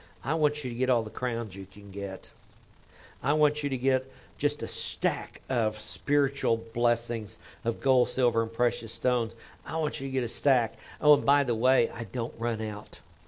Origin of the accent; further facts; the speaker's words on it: Oklahoma, United States; accent: Oklahoma; I'm from Oklahoma. Wallowing. Kind of like Washington instead of Washington. I mean, that just kind of goes with the Oklahoma accent.